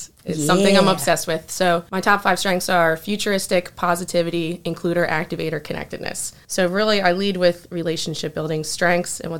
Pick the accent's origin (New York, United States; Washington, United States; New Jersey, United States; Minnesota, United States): New Jersey, United States; Egg Harbor Township; You know, I'm from Egg Harbor Township, but I spent a lot of time in AC growing up